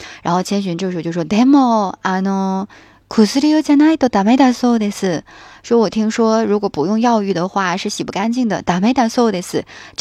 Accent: Mudanjiang, Heilongjiang, China; 我小的时候在牡丹江的这个叫法叫香波，我们叫香波，因为我们是东北人，所以儿化音就比较重。

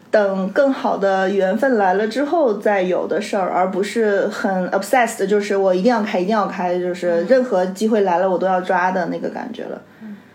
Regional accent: Henan, China; 我回河南老家的时候触动很大

